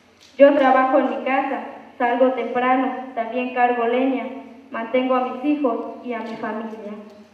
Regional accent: Aguacatenango, Chiapas, Mexico; Vengo de la comunidad de Aguacatenango, municipio de Venustiano Carranza.

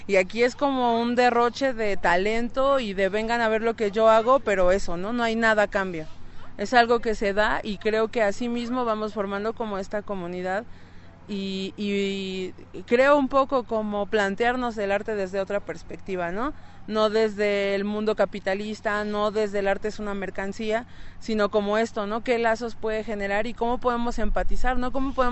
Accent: Mexico City, Mexico; venimos de la Ciudad de México

